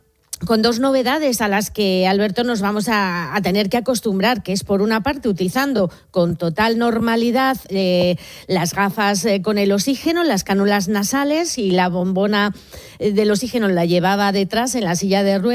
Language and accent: Spanish; Madrid, Community of Madrid, Spain; Yo soy madrileña, no he tenido esa fortuna de vivirlo